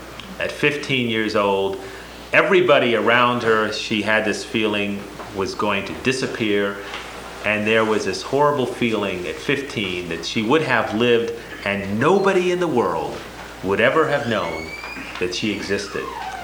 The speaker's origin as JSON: {"language": "English", "region": "Arizona", "country": "United States", "tie": "born or raised there", "also_born_or_lived": "New Mexico", "said": "But I grew up in the Southwest, in Arizona, went to high school in New Mexico."}